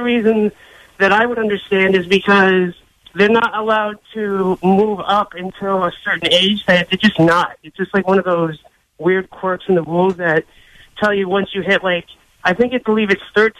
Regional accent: Boston, Massachusetts, United States; also born or lived in Canada; I'm from the Boston. We moved up there and started this team.

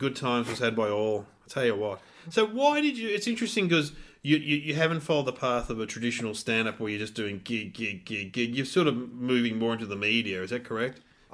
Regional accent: Mitcham, Victoria, Australia; I grew up in Mitcham, and you didn't.

